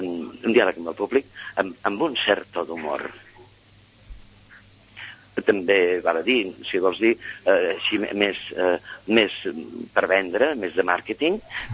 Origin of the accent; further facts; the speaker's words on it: Catalonia, Spain; Bueno, pensa que som catalans, ja.